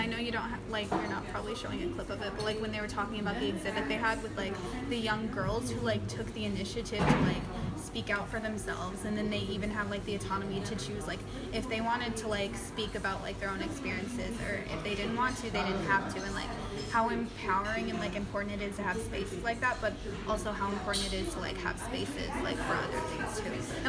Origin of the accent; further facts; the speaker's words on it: United States; I feel like, as an American, just, like, if we had that kind of thing